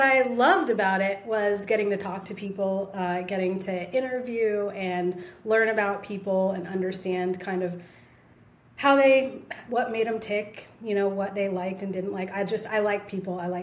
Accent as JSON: {"language": "English", "region": "Utah", "country": "United States", "also_born_or_lived": "Virginia / Austin", "lives_now": "Oregon, United States", "said": "I am originally from Utah."}